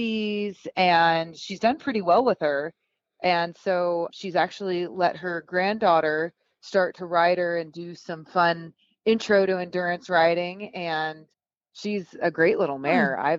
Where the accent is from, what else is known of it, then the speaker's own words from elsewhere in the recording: Sacramento, California, United States; Growing up in Sacramento